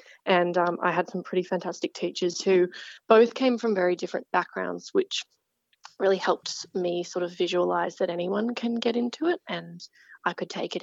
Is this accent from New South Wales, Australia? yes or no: yes; Sydney, New South Wales, Australia; I am from Sydney, Australia, born and raised.